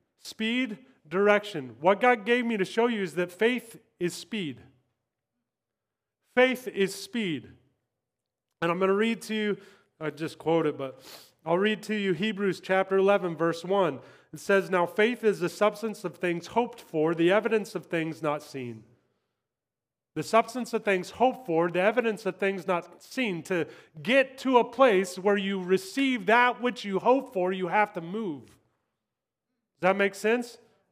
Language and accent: English; Kansas, United States; Now, oftentimes that direction on a highway, I'm from Kansas, so on a highway, this is your direction.